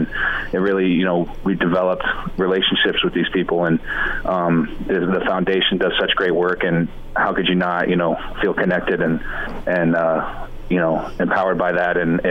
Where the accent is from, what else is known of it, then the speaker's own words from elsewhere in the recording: Elkhorn, Nebraska, United States; also born or lived in Omaha; I was born in Omaha, moved out to Elkhorn when I was six, but we've been going to games since I was a kid, and it was a family event for us.